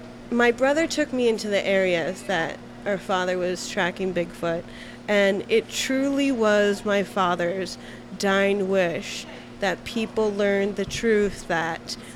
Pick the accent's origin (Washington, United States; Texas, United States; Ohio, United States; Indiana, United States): Washington, United States; Kirkland; And I grew up in Kirkland, a suburban area.